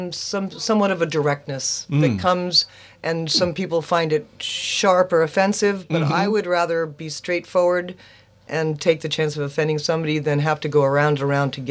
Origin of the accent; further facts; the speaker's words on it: New Jersey, United States; A little bit souther than that.